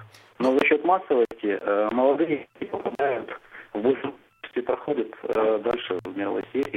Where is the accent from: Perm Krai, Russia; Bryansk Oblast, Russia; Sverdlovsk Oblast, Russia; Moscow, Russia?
Moscow, Russia; я из Москвы.